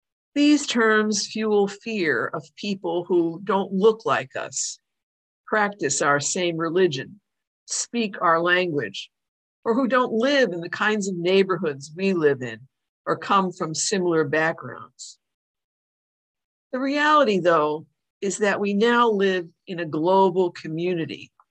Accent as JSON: {"language": "English", "region": "Illinois", "country": "United States", "tie": "born or raised there", "said": "A few years ago, I visited a nature preserve in my home state of Illinois"}